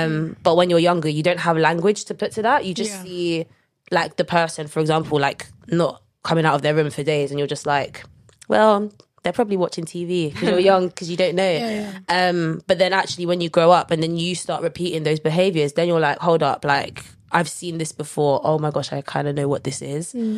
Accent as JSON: {"language": "English", "region": "London", "country": "United Kingdom", "tie": "born or raised there", "said": "Growing up, so I grew up in North London, you know, best part of London."}